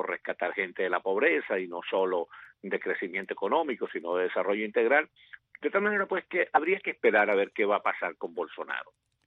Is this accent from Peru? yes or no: no; Venezuela; sino como venezolano.